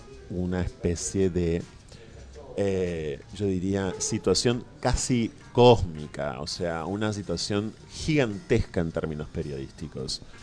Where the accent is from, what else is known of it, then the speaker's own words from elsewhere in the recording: Ensenada, Buenos Aires Province, Argentina; Yo crecí en Ensenada, que es mi ciudad.